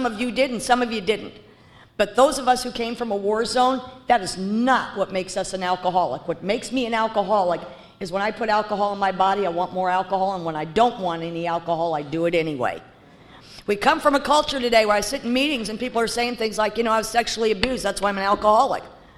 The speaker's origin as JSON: {"language": "English", "region": "Texas", "country": "United States", "tie": "born or raised there", "said": "I was raised in Southwest Texas. I want you to know that, on the border with Juarez."}